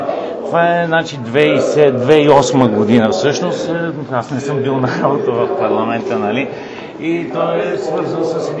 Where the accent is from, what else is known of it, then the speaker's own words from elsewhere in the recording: Panagyurishte, Pazardzhik Province, Bulgaria; и това е в моя роден град, нали, става въпрос за Панаг